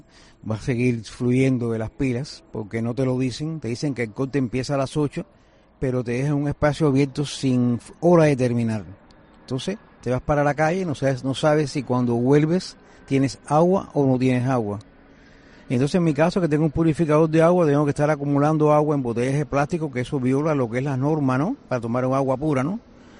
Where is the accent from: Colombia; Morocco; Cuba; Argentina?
Cuba; now in Tenerife, Spain; Soy cubano.